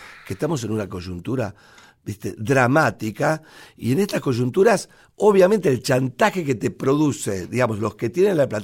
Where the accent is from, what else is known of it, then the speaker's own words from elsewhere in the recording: Buenos Aires Province, Argentina; Que soy un chico del conurbano, que en su momento se llamaba Gran Buenos Aires